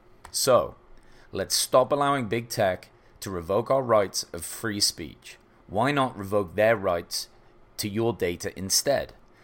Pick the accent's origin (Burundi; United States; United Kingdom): United Kingdom; England; I came from England, we had no guns over there.